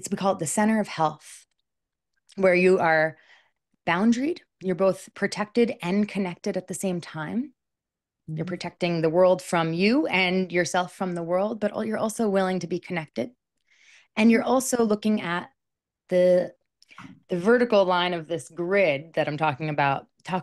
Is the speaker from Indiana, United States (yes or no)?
no; New York City, New York, United States; also born or lived in California; now in Boulder, United States; I didn't. I grew up in Manhattan in the middle of New York City.